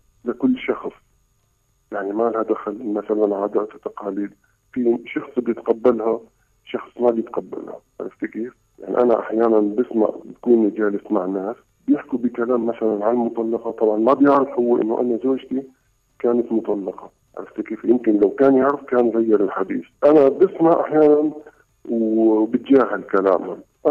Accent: Syria; تعرفي 1,400,000 عندنا بسوريا مبلغ بفترة وجيزة

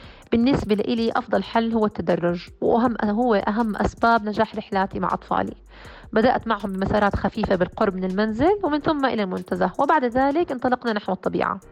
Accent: Jordan; بالنسبة لأحلامي لا خصوصا بلدي الأردن

